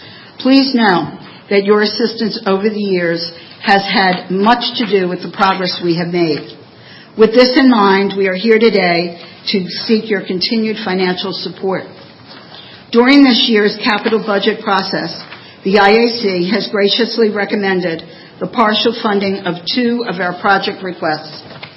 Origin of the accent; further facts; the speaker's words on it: New York, United States; I'm a New Yorker.